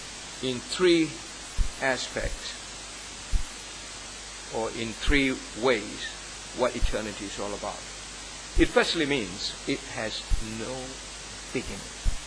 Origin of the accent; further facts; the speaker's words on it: India; Of course, I was brought up in India.